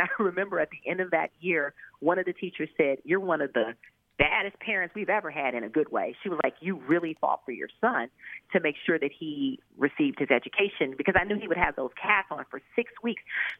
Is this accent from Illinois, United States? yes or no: yes; Chicago, Illinois, United States; moved away as an adult; now in Los Angeles, United States; We are not from Los Angeles originally. We're from Chicago, but we moved there in 2010.